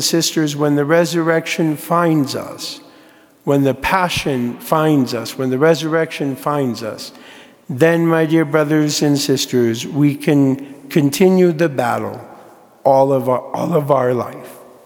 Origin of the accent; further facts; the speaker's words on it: Fort Collins, Colorado, United States; Because we're from Fort Collins, and so we know the racket that they have.